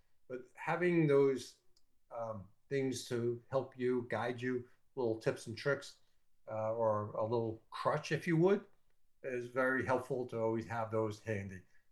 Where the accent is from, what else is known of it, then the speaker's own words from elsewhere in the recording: New York, United States; I'm from New York, as you might have figured that one out. And most New Yorkers talk a little quicker than most.